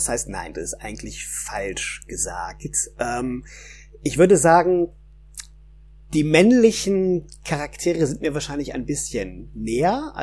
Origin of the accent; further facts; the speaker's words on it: Hanover, Lower Saxony, Germany; now in Essen, Germany; Und eigentlich komme ich aus Hannover, habe in Göttingen Deutsch und Englisch studiert, bin dann für die Lehrerausbildung nach Nordrhein-Westfalen gekommen und lebe jetzt schon ziemlich lange im Ruhrgebiet.